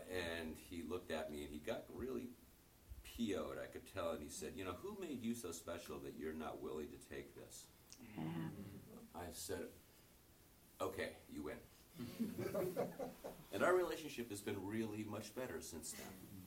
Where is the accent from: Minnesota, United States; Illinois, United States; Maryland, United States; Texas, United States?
Illinois, United States; Chicago; I think I can say this because originally I'm from Chicago.